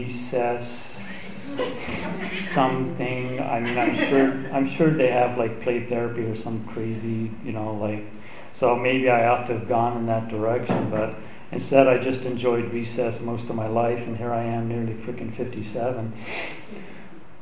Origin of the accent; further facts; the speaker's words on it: Hawaii, United States; also born or lived in Johnson City, Tennessee / California; I was born in Johnson City, Tennessee on December 12, 1958. We moved to California in 1962. We came here by train from Santa Barbara in 1964. We flew to Hawaii. Thank God they had airplanes. And I pretty much grew up in Hawaii.